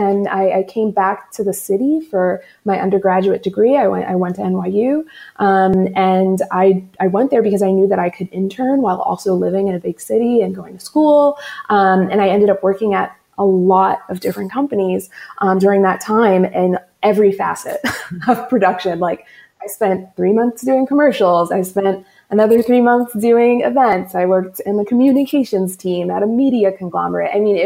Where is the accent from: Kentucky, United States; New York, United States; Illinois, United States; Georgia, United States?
New York, United States; Queens; So I'm from New York. I'm from Queens.